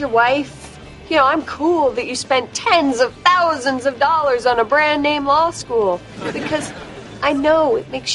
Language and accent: English; New York, United States; No, I'm from New York. I know this neighborhood.